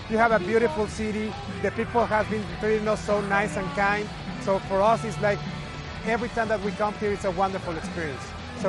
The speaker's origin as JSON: {"language": "English", "region": "Mexico City", "country": "Mexico", "said": "I come from Mexico City"}